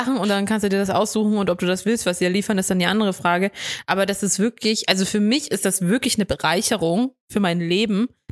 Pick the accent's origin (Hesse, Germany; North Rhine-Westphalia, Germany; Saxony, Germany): Saxony, Germany; Dresden; Ich komme aus Dresden und da eher so ein Vorort.